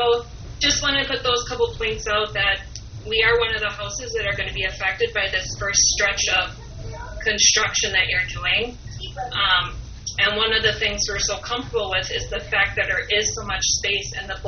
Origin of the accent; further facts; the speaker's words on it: Wisconsin, United States; because I grew up in the country, so I grew up in Little South Manitowoc.